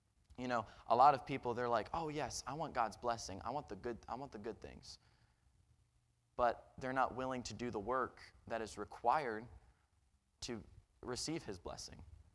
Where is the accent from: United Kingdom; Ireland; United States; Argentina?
United States; Delaware; I'm from Delaware, so everything's just flat and ocean. That's all Delaware pretty much is.